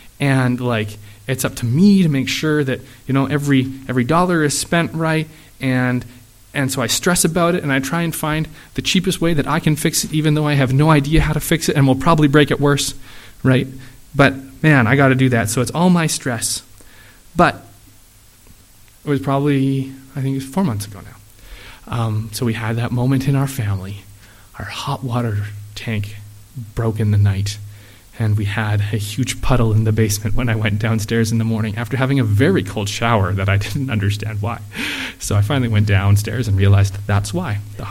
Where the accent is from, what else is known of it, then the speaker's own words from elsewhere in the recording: Vancouver, British Columbia, Canada; Growing up in Vancouver, I experienced people who were homeless a lot of the time.